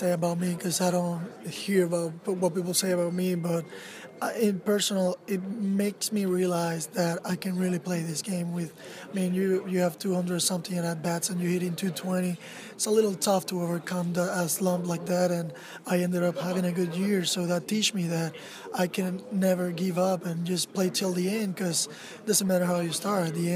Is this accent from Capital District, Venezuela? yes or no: no; Maracaibo, Zulia, Venezuela; I was born in Maracaibo, Venezuela. I grew up there